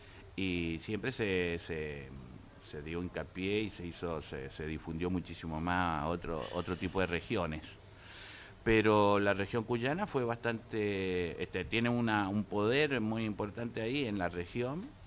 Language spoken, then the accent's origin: Spanish; Valentín Alsina, Buenos Aires Province, Argentina; also born or lived in Guayaquil, Ecuador; salimos de gira con mis viejos, me tuvieron en Guayaquil, pasé por Ecuador y volvimos a Valentín Alsina.